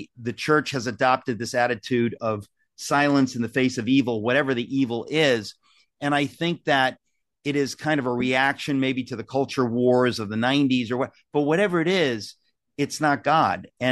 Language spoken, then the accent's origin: English; United States; That's just because I'm an American, because people died so we could have free speech.